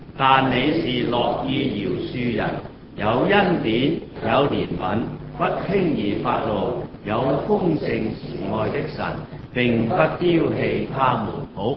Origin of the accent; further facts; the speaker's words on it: Hong Kong; 講返我哋香港人、中國人，我哋對我哋嘅歷史係唔清楚㗎